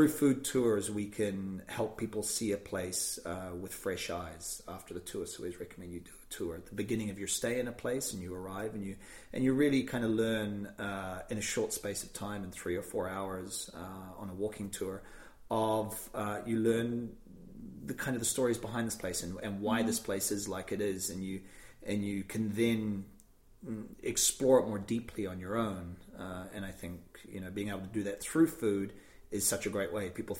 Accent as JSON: {"language": "English", "country": "New Zealand", "said": "Sipping Yorkshire tea and which is a nice taste of home, even though I'm from New Zealand."}